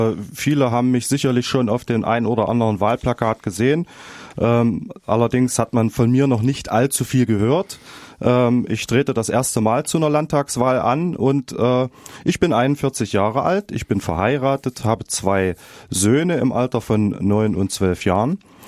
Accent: Harz, Germany; Das hat natürlich in der strukturschwachen Region, wo ich herkomme aus dem Harz, nicht allzu viele Chancen gehabt.

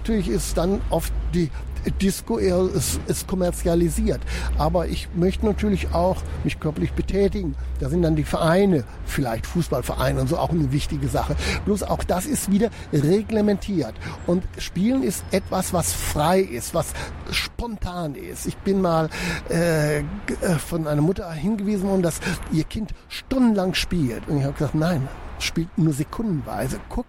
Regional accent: Wuppertal, North Rhine-Westphalia, Germany; ich bin aufgewachsen in Wuppertal nach dem Krieg, als alles verbombt war.

